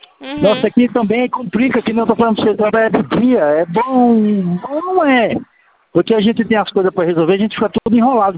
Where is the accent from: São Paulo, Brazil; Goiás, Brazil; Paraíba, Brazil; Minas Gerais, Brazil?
São Paulo, Brazil; Piracicaba; eu sou aqui de Piracicaba.